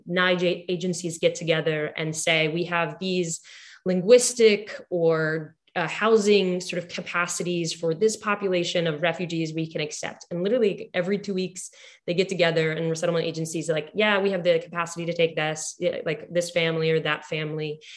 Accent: Houston, Texas, United States; maybe it's because I grew up in Houston, a city that had just massive, like, holding out of the center during the oil crisis. Like, downtown was abandoned, and we lived downtown

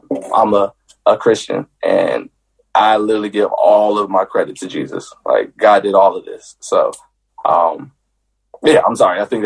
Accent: Willingboro, New Jersey, United States; Willimboro, New Jersey. I grew up in a small town in New Jersey. It's like probably about 10, 15 minutes away from Philly.

